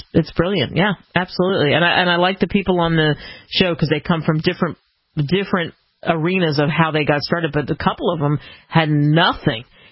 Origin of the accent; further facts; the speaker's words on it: Maryland, United States; I grew up outside of Baltimore.